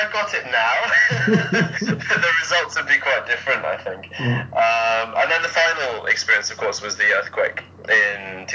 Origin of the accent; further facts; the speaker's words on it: England, United Kingdom; also born or lived in Germany / Spain; now in Japan; So my parents are British. I was born in Germany, lived there for a couple of years. So I left when I was two. Went back to England for a bit, then moved to Spain for 8 years. So I was there for elementary school. Then went to England for high school and university.